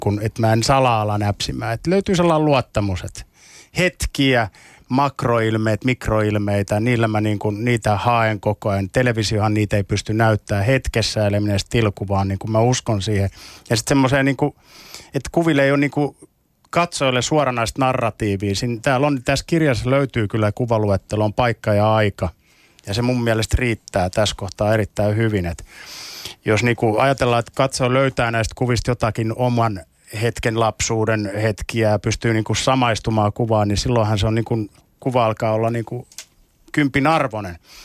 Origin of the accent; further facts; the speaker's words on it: Russia; Finnish is a second language; mittasuhteethan meillä Venäjällä on silleen, että Moskova ja Pietari, ne tavallaan kehittyy